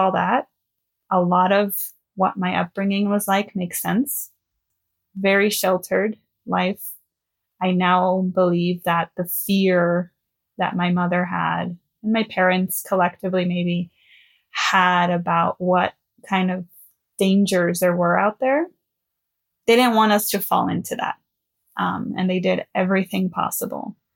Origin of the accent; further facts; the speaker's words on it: Los Angeles, California, United States; I am from Los Angeles, born and raised. I am first generation Mexican American. My parents are from Durango, Mexico.